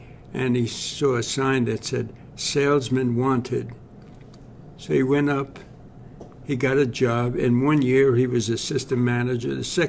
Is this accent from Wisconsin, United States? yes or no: no; Brooklyn, New York, United States; born there; I was born in Brooklyn, 1927.